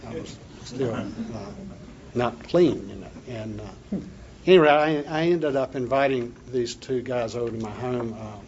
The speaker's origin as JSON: {"language": "English", "region": "North Carolina", "country": "United States", "tie": "born or raised there", "said": "I'm North Carolina native and bred. Lived in North Carolina all my life. That's where my accent comes from. Thank goodness I haven't lost it."}